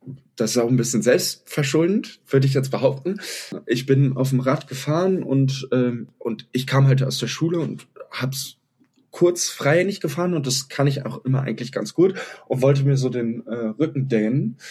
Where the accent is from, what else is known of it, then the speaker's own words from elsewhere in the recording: Berlin, Germany; ich bin in Berlin groß geworden